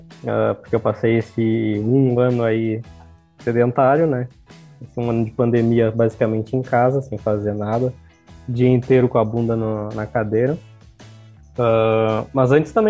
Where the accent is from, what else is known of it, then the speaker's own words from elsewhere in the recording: Rio Grande do Sul, Brazil; accent: Rio Grande do Sul; Eu tenho sotaque do Rio Grande, né?